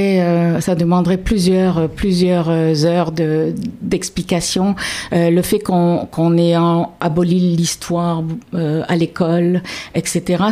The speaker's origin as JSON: {"language": "French", "region": "Quebec", "country": "Canada", "said": "Nous sommes Québécois, voilà. Nous vivons ici. Oui. Notre première identité, elle est québécoise."}